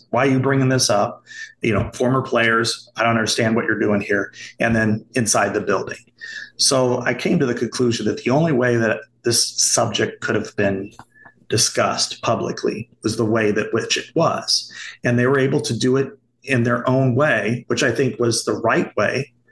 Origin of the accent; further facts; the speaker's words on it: Burlington, Iowa, United States; I'm from Burlington, Iowa. My experiences, even covering the team, is different than somebody who's from Chicago or Detroit or whatever.